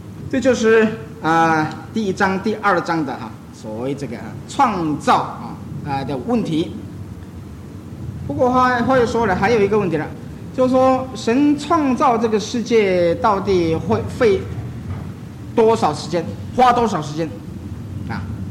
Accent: China; 这个我们中国人呢比较容易懂是吧？我们也算法一样，我们算年龄算虚岁。

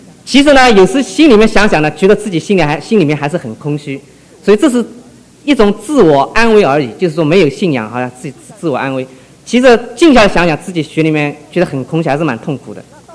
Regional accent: Wuxi, Jiangsu, China; moved away as an adult; also born or lived in Nanjing; now in United States; 至于我多大了，我想讲我是在无锡长大的，然后呢，因为文化大革命，所以高中毕业以后，当了2年农民

